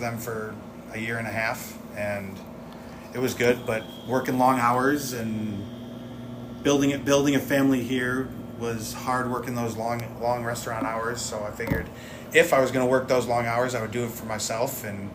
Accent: Buffalo, New York, United States; moved away; I moved here 10 years ago from Buffalo, New York.

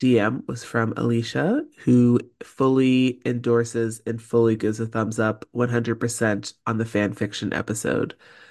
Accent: Oakland, California, United States; It's actually a slang word from Oakland, my hometown

